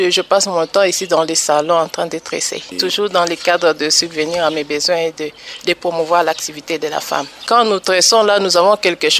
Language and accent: French; Kinshasa, DR Congo; je peux commencer à acheter des bijoux de chez moi, à Kinshasa.